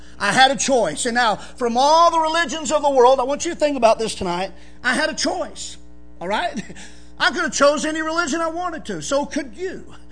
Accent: Houston, Texas, United States; also born or lived in East Tennessee; I was born in East Tennessee. And there's a lot of things that we make just, you know, because of culture and what have you. But here I am. I'm from the suburb of Houston.

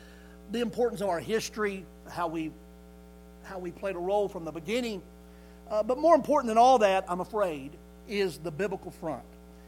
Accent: United States; I know what I'm for as an American.

